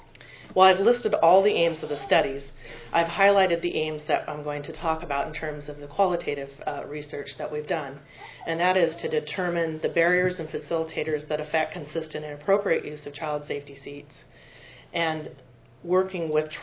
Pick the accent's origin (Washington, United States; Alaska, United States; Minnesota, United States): Washington, United States; first language Lummi; English is a second language; I greeted you in my native language, Klamichasan, or the language of the Lummi Nation. I said good morning, and greetings to relatives and honored friends. … from the Tam Wixin area of the Lummi Nation.